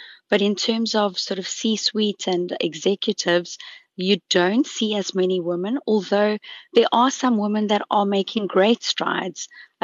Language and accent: English; Wilderness, Western Cape, South Africa; I was born in a very small, beautiful town called Wilderness. It's just outside of George in the Western Cape. I grew up there with my mother and my father and my brother David.